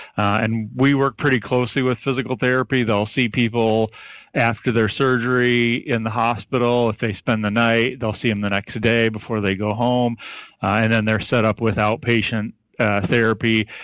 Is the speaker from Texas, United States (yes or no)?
no; Lena, Illinois, United States; I growing up in Lena, I really didn't know anything about the hospital in Galena